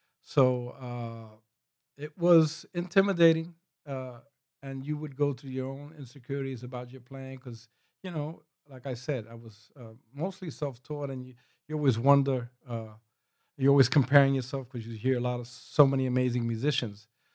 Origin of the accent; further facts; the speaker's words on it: New York City, New York, United States; I'm from New York City, born and raised. Mm-hmm. From the Bronx, South Bronx, I'm proud to say.